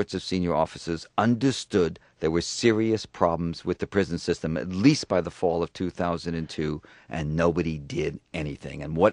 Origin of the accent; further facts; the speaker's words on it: Chicago, Illinois, United States; I grew up in the South Side of Chicago. When I was born in 1937